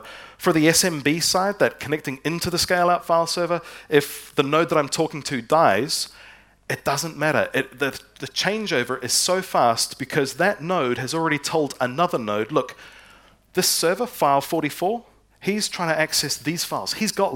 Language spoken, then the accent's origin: English; New Zealand; I'm from New Zealand, and I went back there just a little while ago.